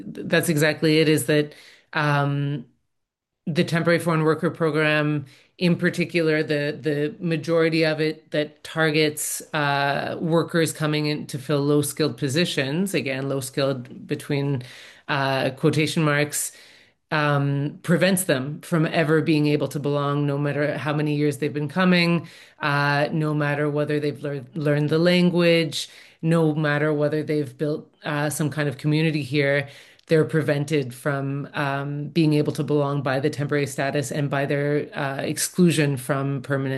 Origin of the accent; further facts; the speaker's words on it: Toronto, Ontario, Canada; now in Montreal, Canada; I've been in this kind of work for more than 15 years, and I'm from Toronto, but I live in Jaujage or Montreal, and I work with the Francophone section of Amnesty International Canada.